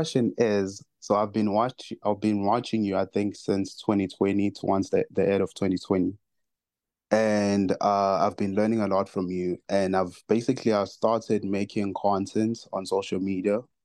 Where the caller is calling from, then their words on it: South Africa; I'm calling from South Africa.